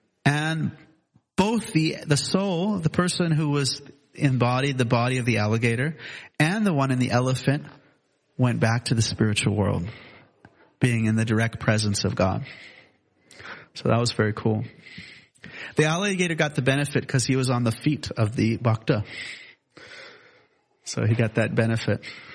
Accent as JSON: {"language": "English", "country": "United States", "tie": "born or raised there", "said": "I grew up in America."}